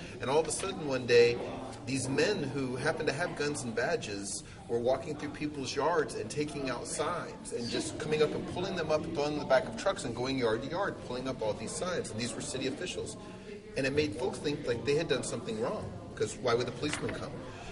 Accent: Slidell, Louisiana, United States; also born or lived in Mississippi; I grew up in Slidell, Louisiana, and along the coast of Mississippi.

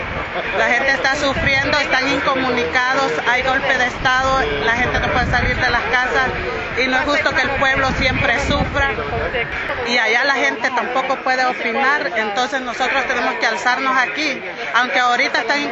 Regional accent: Honduras; also born or lived in El Salvador; Tengo mi familia, yo crecí en Honduras, yo soy de El Salvador, crecí en Honduras.

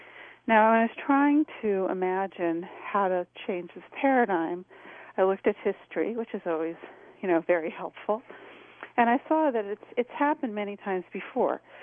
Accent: New York, United States; You know, growing up in New York, if somebody was beating up his wife in an apartment

